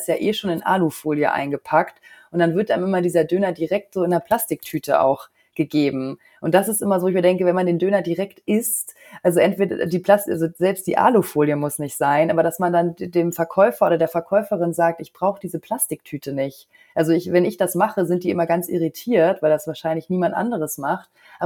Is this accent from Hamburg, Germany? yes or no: yes; Hamburg, Germany; für mich als Hamburgerin